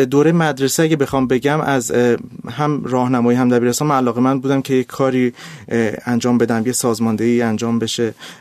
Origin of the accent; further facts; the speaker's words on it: Tehran, Tehran Province, Iran; من متولد سال 68 از تهران هستم.